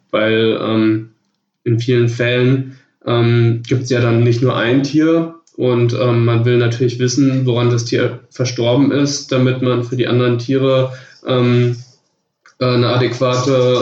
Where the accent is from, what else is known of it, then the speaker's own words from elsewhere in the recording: Hesse, Germany; born there; weil ich komme ja gebürtig aus Hessen